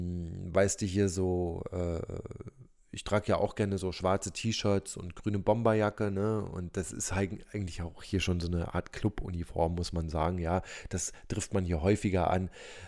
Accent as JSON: {"language": "German", "region": "Berlin", "country": "Germany", "tie": "born or raised there", "said": "Also wir sind gemeinsam mehr oder weniger hier aufgewachsen. oh Gott, aufgewachsen in Berlin, ne?"}